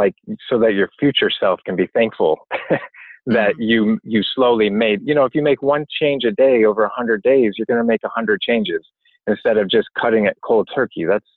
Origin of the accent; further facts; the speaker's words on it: Midwest, United States; now in Los Angeles, United States; because I grew up in the Midwest. So when I go back there, I have to do a lot of explaining